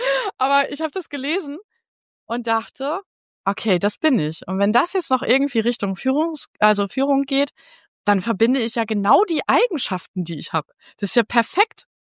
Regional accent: Delmhorst, Lower Saxony, Germany; ich komme hier aus Delmhorst. So ein kleines Kaff neben Bremen

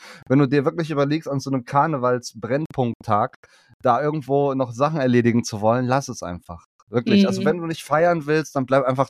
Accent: Kerpen-Horrem, North Rhine-Westphalia, Germany; So zum Beispiel aus meinem Heimatdorf Kerpenhorrem, ne? Das ist so am Rande von Köln, so 15 Minuten entfernt, ne?

